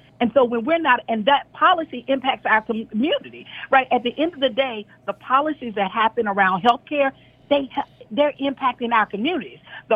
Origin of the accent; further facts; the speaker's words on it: Deep South, United States; And maybe I am passionate about this because I'm from the Deep South, and I've had family members who have been tortured.